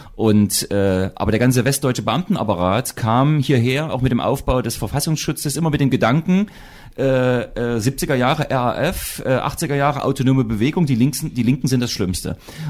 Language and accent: German; East Germany, Germany; für uns als Ostdeutsche ist das noch so ein Problem, weil wir sind ja quasi in diese Bundesrepublik Deutschland 1990 reingestolpert